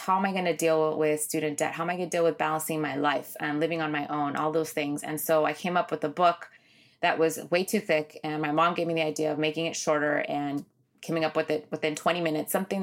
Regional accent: Inglewood, California, United States; also born or lived in Long Beach; growing up through the LA riots, growing up in Inglewood, growing up in Long Beach, growing up in pretty much, I've lived in every city. And I also lived out of the country. I'm an immigrant as well.

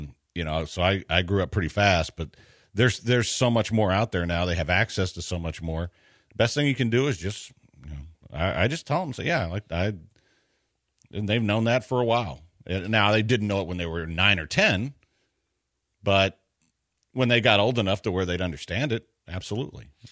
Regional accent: Houston, Texas, United States; As a kid growing up in Houston through junior high and high school

